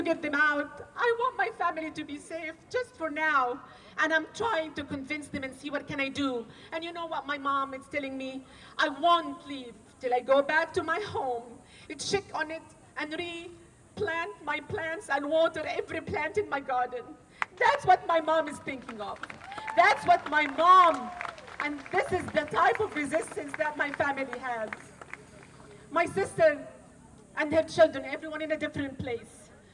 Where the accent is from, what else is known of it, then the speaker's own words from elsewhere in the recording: Gaza Strip, Palestine; born and raised in the Gaza Strip, the beautiful Gaza Strip where my mother, my father, my sister and their family are right now